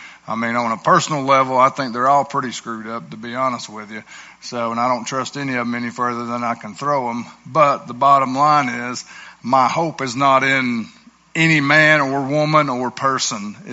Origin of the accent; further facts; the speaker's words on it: Etowah, United States; So I grew up in Etowah. Went in the Army after high school.